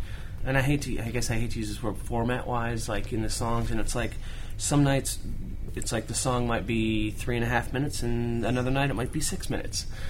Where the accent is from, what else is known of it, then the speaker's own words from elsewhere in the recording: Wisconsin, United States; I had a lot of kids in the neighborhood that I grew up in Wisconsin, in the Midwest, that were a little bit older than me